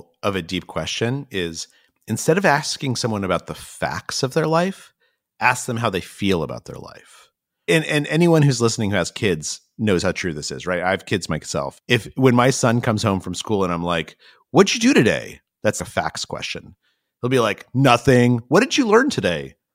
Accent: Albuquerque, New Mexico, United States; Like, I just told you so much about myself simply by telling you what I liked about growing up in Albuquerque.

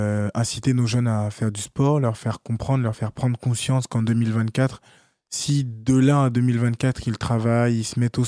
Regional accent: Rosny-sous-Bois, Île-de-France, France; Absolument, c'est ça. Donc, j'interviens beaucoup dans les écoles, je suis beaucoup sollicité lorsqu'il y a des événements faits dans le département

